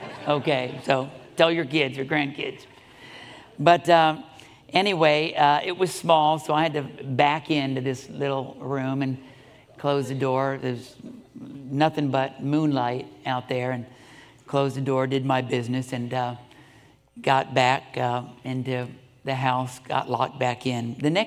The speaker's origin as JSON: {"language": "English", "region": "Florida", "country": "United States", "tie": "born or raised there", "said": "I was raised in Florida. Snakes are no problem for me."}